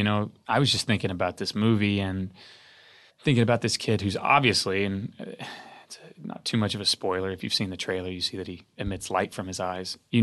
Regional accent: Little Rock, Arkansas, United States; You know, I grew up in Little Rock where we didn't have foreign cinema. We didn't have art house cinema.

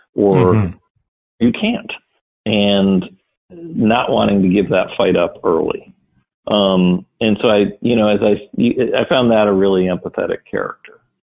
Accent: Wisconsin, United States; Oh, well, I grew up in Wisconsin.

